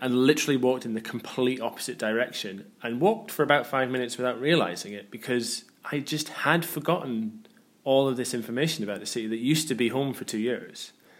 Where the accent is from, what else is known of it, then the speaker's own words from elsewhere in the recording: Northeast, United States; Even me growing up in the Northeast, we had bits of that with like these very small valleys, but all next to each other.